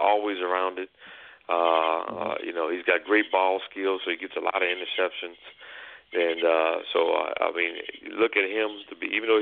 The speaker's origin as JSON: {"language": "English", "region": "Missouri", "country": "United States", "said": "I'm from Missouri. You got to show me."}